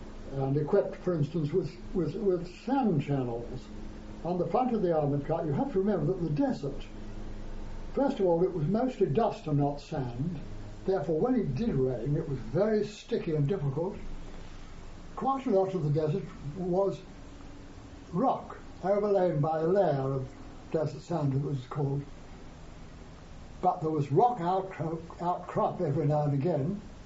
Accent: India; I'm from India, of course

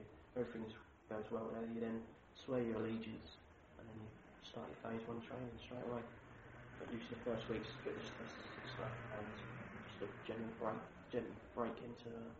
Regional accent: Ipswich, East of England, United Kingdom; born there; I was born in Ipswich, in 1991 in Ipswich Hospital.

